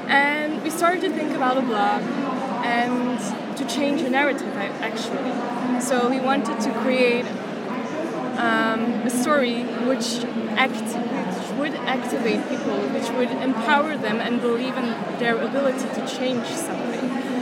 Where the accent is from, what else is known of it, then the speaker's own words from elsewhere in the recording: Brussels, Brussels-Capital Region, Belgium; I'm from Brussels, Belgium.